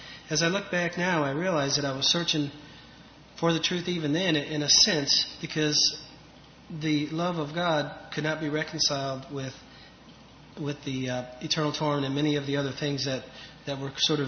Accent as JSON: {"language": "English", "town": "Braidwood", "region": "Illinois", "country": "United States", "tie": "born or raised there", "said": "raised not too far from here. In a little town called Braidwood, about 50 or 60 miles south."}